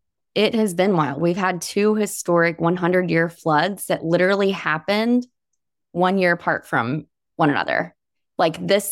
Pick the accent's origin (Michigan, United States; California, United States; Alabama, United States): Alabama, United States; now in Vermont, United States; I grew up in Alabama. And so I'm so serious. One of the reasons that I moved to Vermont was because I thought in my head, Vermont is a safe haven